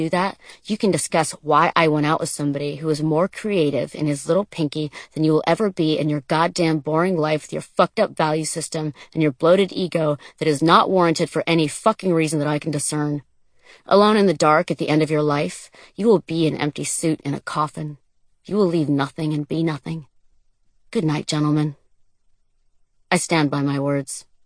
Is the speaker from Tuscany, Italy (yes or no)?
yes; Tuscany, Italy; Italy, to the Tuscan countryside where I was born and raised.